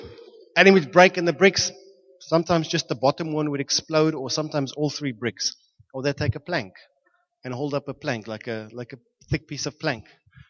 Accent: Johannesburg, Gauteng, South Africa; I grew up in Johannesburg. So every now and then we'd go and watch rugby or cricket

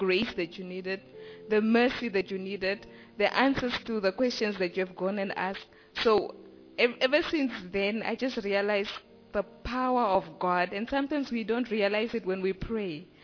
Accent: Windhoek, Khomas, Namibia; I'm also from Shofa, but I'm from Windhoek.

